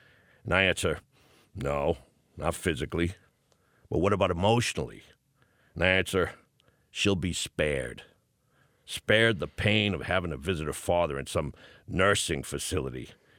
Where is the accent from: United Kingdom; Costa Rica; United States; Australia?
United States; Boston, Massachusetts; I'm originally from Boston, and you might be able to hear it.